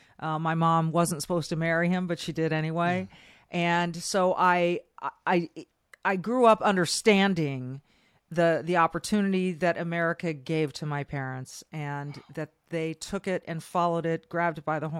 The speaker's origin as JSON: {"language": "English", "town": "Manhattan Beach", "region": "California", "country": "United States", "tie": "born or raised there", "lives_now": "Minnesota, United States", "said": "I am. I was born and raised in Manhattan Beach, California. I went to college up in Northern California, grad school in Southern California at USC, and here I am in Minnesota for the better part of 30 years now"}